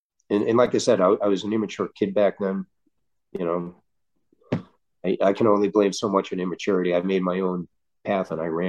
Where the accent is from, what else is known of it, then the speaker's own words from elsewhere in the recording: Leominster, Massachusetts, United States; when I did that talk in Leominster in Massachusetts, in my hometown.